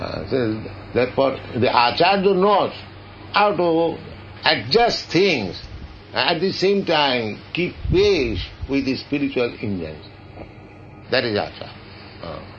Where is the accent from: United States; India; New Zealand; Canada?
India; English is a second language; I came from India.